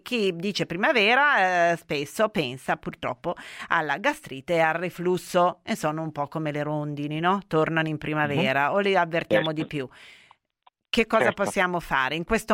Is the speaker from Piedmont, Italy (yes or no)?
yes; Turin, Piedmont, Italy; noi che tutte e due siamo di Torino, no?